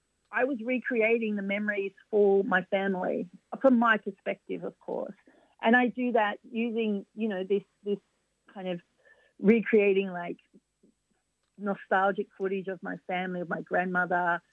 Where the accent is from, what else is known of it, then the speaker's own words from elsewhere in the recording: Mount Druitt, New South Wales, Australia; we grew up in Mount Druitt in Western Sydney. My mum's a migrant